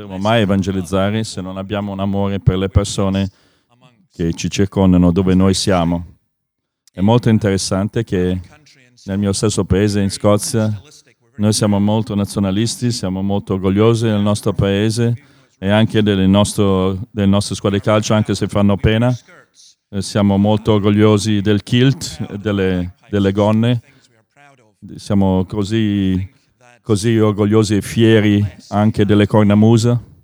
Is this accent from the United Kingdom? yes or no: yes; Scotland, United Kingdom; accent: Scottish; Italian is a second language; Spero che voi che capite inglese capite il mio accento scozzese.